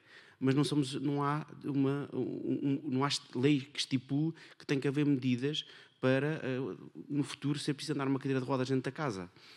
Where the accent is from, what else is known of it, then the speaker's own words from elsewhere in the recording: Castelo Branco, Portugal; Eu sou de Castelo Branco, do interior do país, que também não é dos melhores sítios